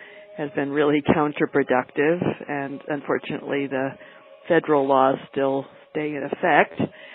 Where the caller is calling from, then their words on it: San Francisco, California, United States; I'm calling from San Francisco.